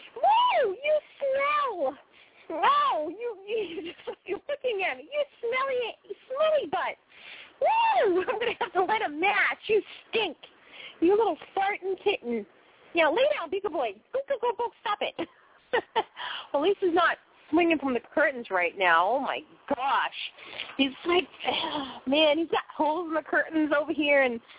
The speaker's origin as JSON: {"language": "English", "town": "Boston", "region": "Massachusetts", "country": "United States", "lives_now": "Maine, United States", "said": "You know, I'm originally from Boston, and I'm up here in Maine."}